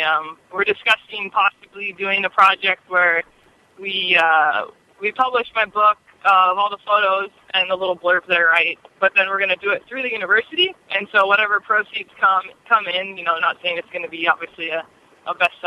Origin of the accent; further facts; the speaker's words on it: California, United States; I mean, like I said, growing up in the Bay Area, it's a small enough area where, you know, I grew up going to St. Mary's games